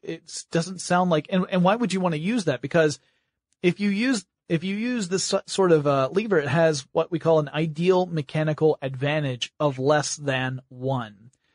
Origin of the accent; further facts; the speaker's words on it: Georgia, United States; I thought, I'm from Georgia. That example means nothing to me.